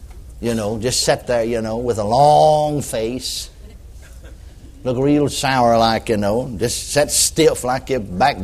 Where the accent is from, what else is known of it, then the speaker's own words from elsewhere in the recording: McKinney, Texas, United States; last time he came to my hometown, McKinney, Texas.